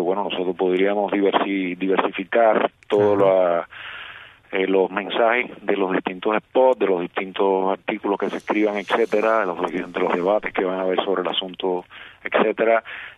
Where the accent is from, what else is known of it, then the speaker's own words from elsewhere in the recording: Cuba; como cubanos al fin